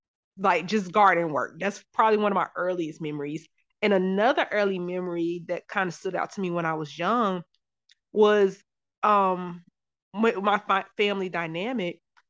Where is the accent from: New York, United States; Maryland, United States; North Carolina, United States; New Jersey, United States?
North Carolina, United States; Charlotte; so I'm from Charlotte, North Carolina. I'm back there. I moved and came back.